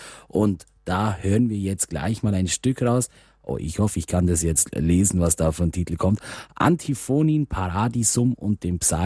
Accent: Bavaria, Germany; Also ich als gebürtiger Allgäuer

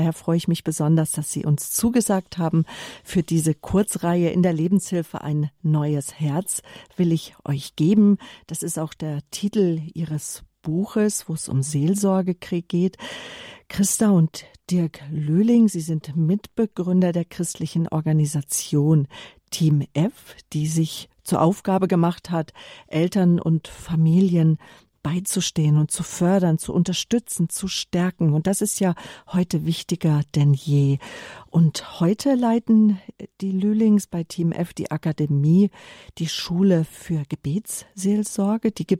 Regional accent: Hesse, Germany; born there; weil ich ja gebürtige Hessin bin. Aber bei uns in Bayern sagt man Grüß Gott

